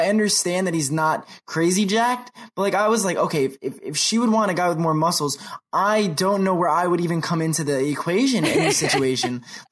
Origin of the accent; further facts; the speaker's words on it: New Jersey, United States; born and bred in New Jersey, it is a very different place than New York. We are New York's armpit.